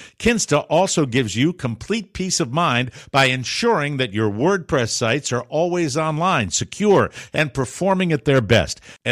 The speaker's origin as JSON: {"language": "English", "region": "Florida", "country": "United States", "tie": "born or raised there", "said": "It might have been my hometown airport down here in Florida"}